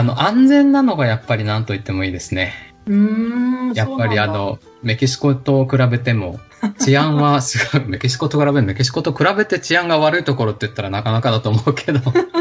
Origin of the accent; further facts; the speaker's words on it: Kitakyushu, Fukuoka, Japan; also born or lived in Shimabara, Nagasaki / Shimonoseki, Yamaguchi; 育ちは、北九州と下関で、で大学は東京に行きました。